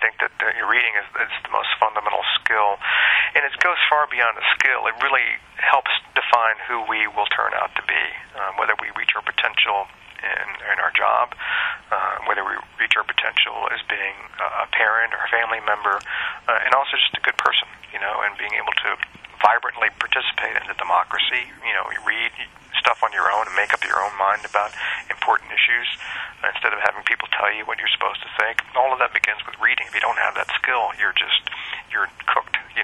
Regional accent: Richmond, Virginia, United States; And I grew up in Richmond, Virginia, never really traveled outside the city or state when I was a kid.

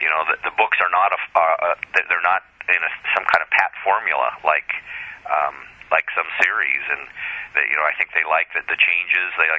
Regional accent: Wyoming, United States; when I was growing up in Wyoming and in the Mountain West

